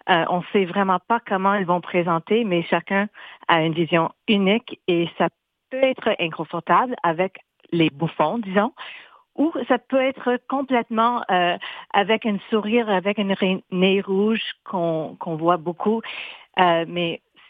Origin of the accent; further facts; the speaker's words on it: Manitoba, Canada; Je viens de Manitoba, alors fierté aux Franco-Manitobaines.